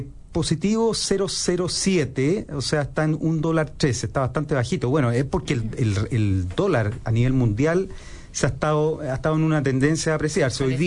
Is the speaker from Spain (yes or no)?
no; Chile